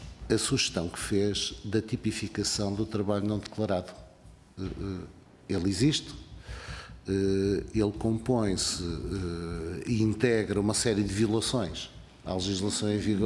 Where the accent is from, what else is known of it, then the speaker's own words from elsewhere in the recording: Algarve, Portugal; presenciei várias vezes na região de onde venho, no Algarve